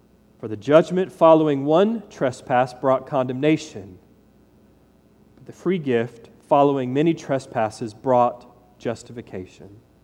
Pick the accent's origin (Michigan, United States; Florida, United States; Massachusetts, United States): Florida, United States; Titusville; I grew up in Titusville, so Orlando was close for us.